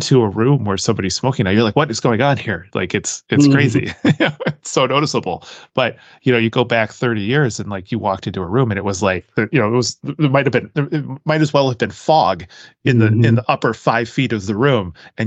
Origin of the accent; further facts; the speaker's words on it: Austin, Texas, United States; now in New York, United States; So I grew up in Austin. And, you know, even though I'm in upstate New York now